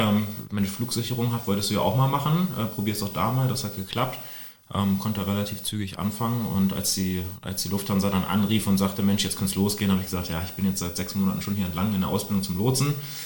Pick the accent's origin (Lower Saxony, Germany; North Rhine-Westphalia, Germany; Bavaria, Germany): Lower Saxony, Germany; Celle; Ich bin in Celle aufgewachsen, also relativ nah an Hannover. Und da war ich 14